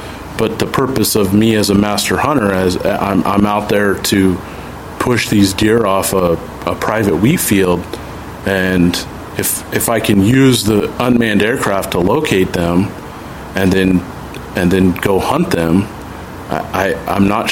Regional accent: Pasco, Washington, United States; I am a sportsman from Pasco, Washington.

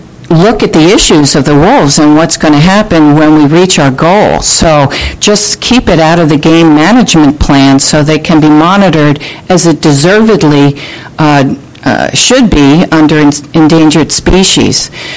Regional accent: Seattle, Washington, United States; I'm from Seattle, Washington.

